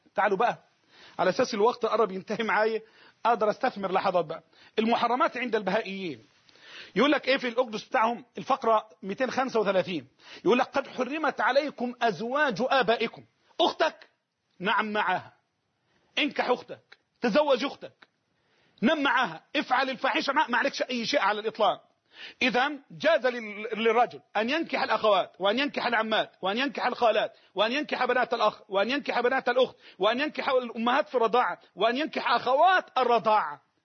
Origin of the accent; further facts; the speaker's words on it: Egypt; هذا اهو بقى عندنا في مصر الهم ده.